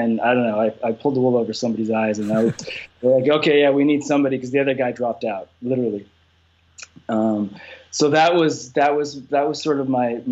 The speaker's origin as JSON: {"language": "English", "country": "Canada", "said": "I'm, by the way, I'm Canadian, so I sort of fall in between, I guess."}